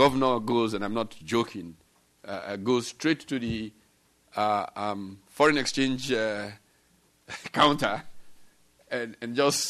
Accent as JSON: {"language": "English", "region": "Delta", "country": "Nigeria", "said": "in the so-called oil-producing states, my home state of Delta."}